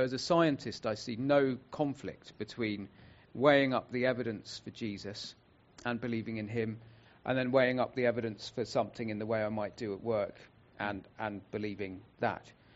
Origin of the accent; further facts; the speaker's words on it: Tonbridge, South East England, United Kingdom; also born or lived in London; And I live in Kent. I was born and brought up near Tunbridge, down in Kent.